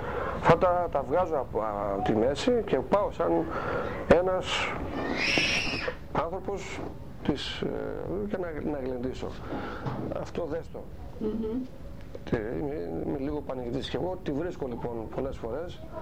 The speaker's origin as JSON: {"language": "Greek", "region": "Eastern Macedonia and Thrace", "country": "Greece", "tie": "born there", "said": "Η θρακιώτης πόντιος, όπως πώς θα το πούμε τώρα. Πρώτα τι είμαι, ας πούμε, γεννήθηκα στη Θράκη."}